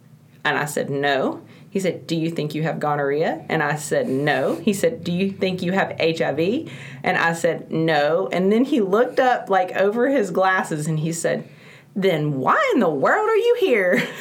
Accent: the South, United States; I mean, it's obvious we're from the South. Our grandparents are from the Deep South.

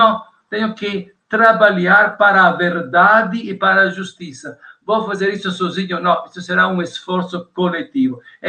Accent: Italy; accent: Italian; Portuguese is a second language; now in Brazil; Se eu estou falando agora, estou carregando o meu sotaque de italiano, e aquelas poucas vezes que vou na Itália, agora é proibido estes dias ir até lá, e as pessoas que falam comigo me perguntam de onde eu sou

